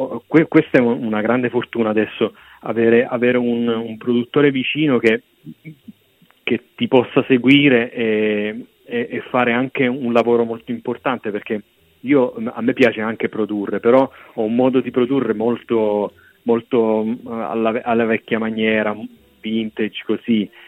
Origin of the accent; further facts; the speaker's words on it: Abruzzo, Italy; also born or lived in Rome; Sì, io sono abruzzese e anche romano, perché sono nato a Roma, ma ho vissuto poi tutta la mia vita in Abruzzo. I miei nonni erano a Monteverde, quindi ho avuto la fortuna di passare molto tempo a Roma.